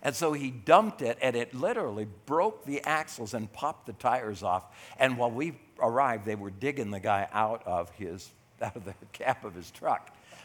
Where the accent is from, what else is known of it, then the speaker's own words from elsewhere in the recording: United States; Why? Because I'm American.